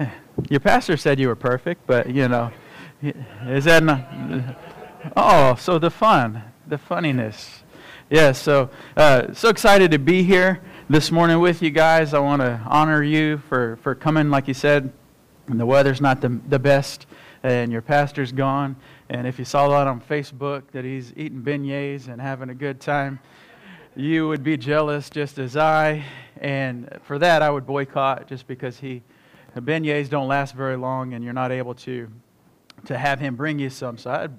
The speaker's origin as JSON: {"language": "English", "town": "Killeen", "region": "Texas", "country": "United States", "tie": "born or raised there", "said": "I'm from Killeen. I was born in the Temple Hospital. I've been here all 39 years of my life that I wasn't in school learning. So this is my home."}